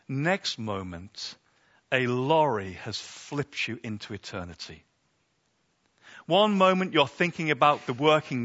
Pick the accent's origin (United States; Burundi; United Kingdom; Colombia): United Kingdom; We're British, so we never say it like that openly. We hide it.